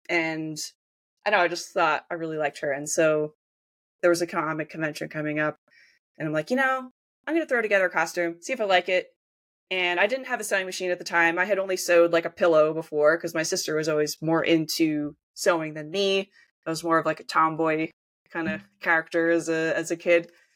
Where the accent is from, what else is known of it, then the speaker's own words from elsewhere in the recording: New Jersey, United States; now in Kansas, United States; I really enjoyed where I grew up. Like, most of my childhood, we were living in a little neighborhood in the suburbs, but we had woods behind our house.